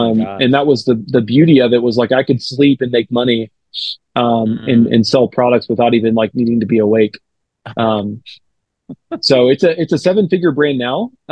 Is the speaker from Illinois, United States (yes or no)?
no; Arkansas, United States; So, I mean, for me, like I'm from Arkansas. My wife's also from Arkansas, although we met through India.